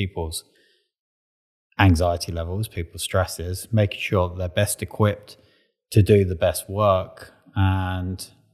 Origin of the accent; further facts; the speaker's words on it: United Kingdom; but as a British man, I feel like I've always been a little bit closed off emotionally, a bit stiff upper lip